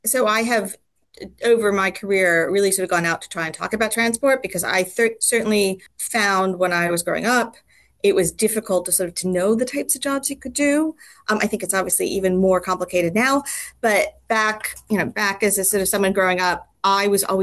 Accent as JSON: {"language": "English", "country": "United States", "also_born_or_lived": "Los Angeles", "lives_now": "United Kingdom", "said": "as you can tell from my accent, as you know, Leon. I am now a Brit, but I started off as an American who lived in the Washington, D.C. area, and then in L.A."}